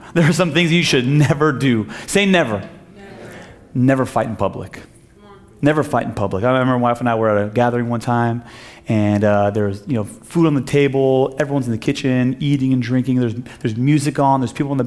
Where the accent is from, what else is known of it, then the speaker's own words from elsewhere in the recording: Iran; I'm Persian. We're the two more stubborn people groups in the whole world